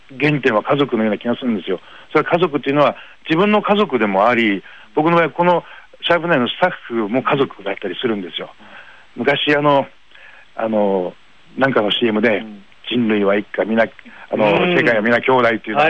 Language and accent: Japanese; Ishinomaki, Miyagi, Japan; 僕自身がその、出身が石巻、宮城県の石巻なもんですから、津波の被害結構あったところなんですよね